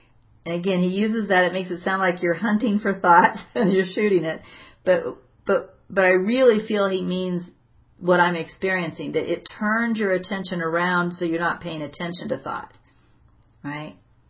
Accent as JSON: {"language": "English", "country": "United States", "said": "And actually I say the V because I'm an American."}